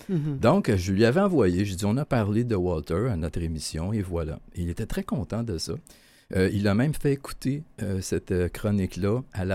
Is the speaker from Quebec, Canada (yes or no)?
yes; Granby, Quebec, Canada; Je viens de Granby, lui aussi.